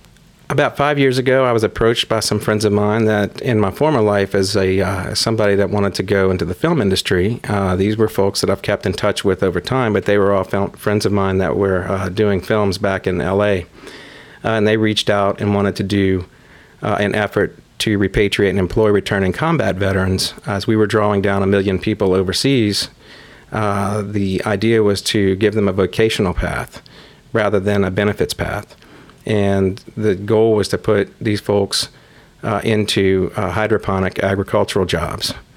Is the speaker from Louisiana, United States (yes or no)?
yes; Louisiana, United States; Growing up in Louisiana, particularly in the late 70s and 80s, coming of age was a unique experience